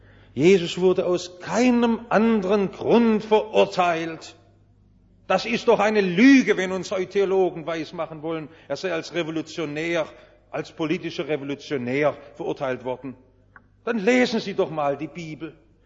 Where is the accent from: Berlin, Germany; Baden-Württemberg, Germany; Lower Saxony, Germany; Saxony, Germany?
Baden-Württemberg, Germany; accent: Swabian; Ich bin Schwabe. Das kann ich nicht verleugnen. Ich kann noch so sehr mich bemühen, Schriftdeutsch zu reden. Es wird an Au und Ei immer wieder durchklingen, dass ich Schwabe bin.